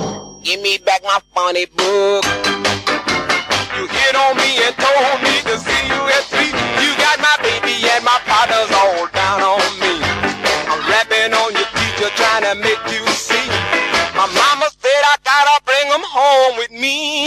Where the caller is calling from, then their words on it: Florence, Tuscany, Italy; English is a second language; I'm speaking from Florence, Italy. I'm in my lockdown situation as anybody else.